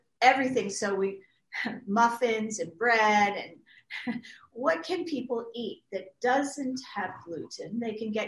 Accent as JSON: {"language": "English", "country": "Canada", "tie": "born or raised there", "said": "I grew up in Canada where wheat used to grow 3 feet high, maybe 3.5 feet"}